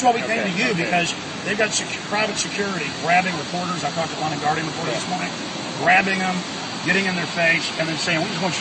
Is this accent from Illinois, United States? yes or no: no; Austin, Texas, United States; I'm from Austin, Texas. He's from Brooklyn, and he's from Houston. I talk really fast for my from Texas.